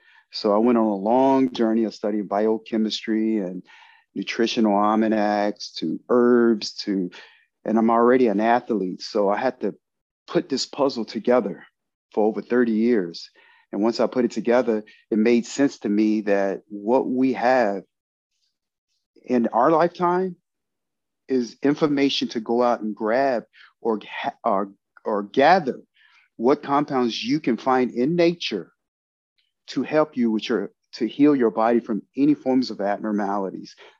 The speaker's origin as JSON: {"language": "English", "town": "Lebanon", "region": "Tennessee", "country": "United States", "tie": "born or raised there", "said": "My grandfather raised me. I grew up in Tennessee, Lebanon, Tennessee, about 30 miles from Nashville."}